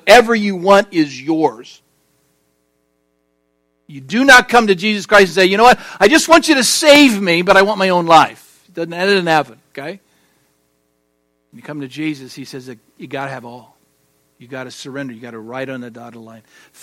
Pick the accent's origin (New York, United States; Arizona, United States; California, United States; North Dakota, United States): California, United States; And so I'm sitting there, and I'm just from California, just got off the plane, and they're telling me all of this stuff.